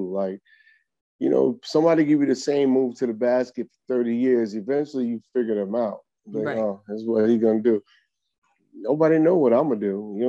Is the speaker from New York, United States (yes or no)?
yes; New York, United States; I'm a New Yorker.